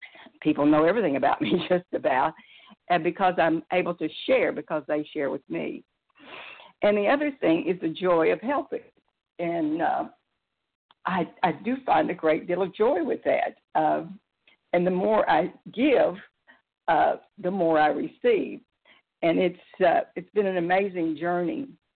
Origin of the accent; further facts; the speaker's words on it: Pensacola, Florida, United States; I'm a grateful, recovering, compulsive overeater, and I'm from Pensacola, Florida.